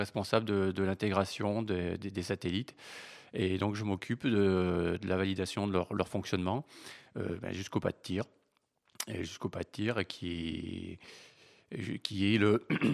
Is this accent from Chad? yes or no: no; Auvergne-Rhône-Alpes, France; Je suis originaire du Puy-de-Dôme et c'est là que j'ai fait mes premiers pas en tant que coureur.